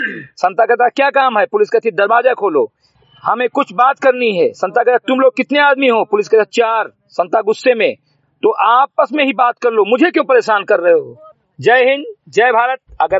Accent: Bahraich, Uttar Pradesh, India; ग्राम सभा सिमरी कटे विकासखंड मेनपुरा जनपद बहराइच का मूल निवासी हूं

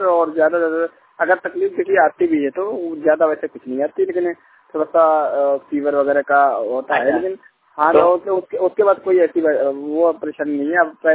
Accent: Lucknow, Uttar Pradesh, India; मैं यूपी लखनऊ का रहने वाला हूँ।

